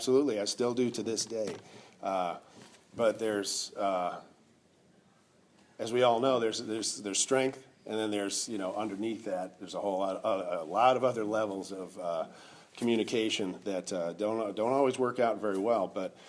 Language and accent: English; Madison, Wisconsin, United States; I am from Madison, Wisconsin.